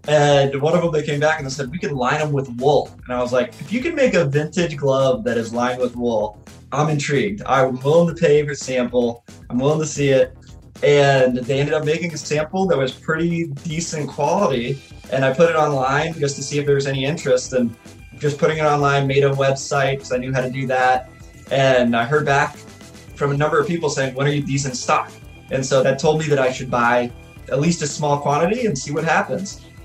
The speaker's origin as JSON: {"language": "English", "region": "Alaska", "country": "United States", "tie": "born or raised there", "said": "And being a hockey player growing up in Alaska, I was always interested in the concept of warmer hockey gear for playing outside."}